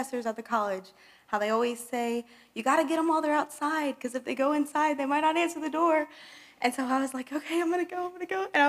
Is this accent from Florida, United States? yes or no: yes; Fort Myers, Florida, United States; we actually went to my hometown. I'm from Fort Myers. I was from a little church, Slater Road Baptist Church